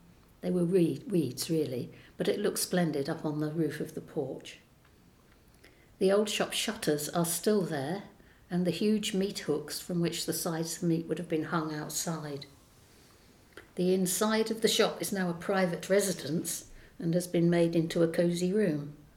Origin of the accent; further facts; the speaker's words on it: Hambledon, South East England, United Kingdom; I've lived in the village for most of my life, on and off. I was born in Hambledon and grew up in Church Lane.